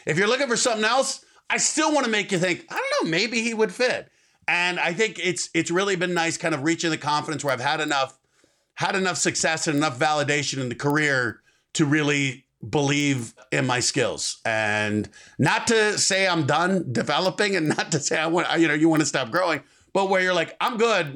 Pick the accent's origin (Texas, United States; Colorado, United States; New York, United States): Colorado, United States; Denver; I remember growing up in Denver, which is not a small town, but I didn't know anyone in entertainment.